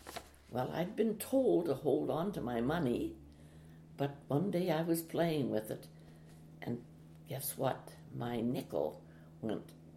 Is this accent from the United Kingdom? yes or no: no; Athabasca, Alberta, Canada; I was born here in Athabasca. My mother remembers that the trees were out in leaf and the robins were singing. We lived in a house which has since been demolished, but would have been about 2.5 blocks north of the river on 49th Street.